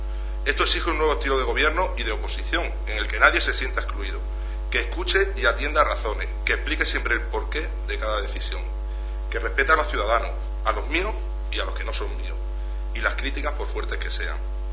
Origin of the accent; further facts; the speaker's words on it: Guareña, Extremadura, Spain; No quiero eso para mi pueblo. Quiero que todos los jóvenes de Guareña puedan tener un futuro aquí